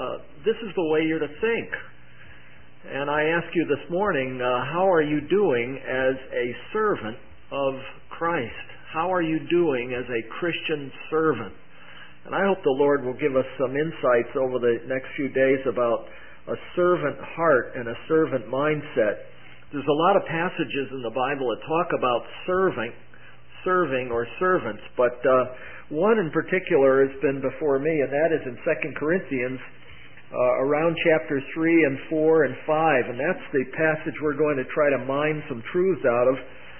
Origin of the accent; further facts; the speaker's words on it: Connecticut, United States; We come from Connecticut. That's a little part of the USA over in the eastern part, the mission field of New England, my wife and I.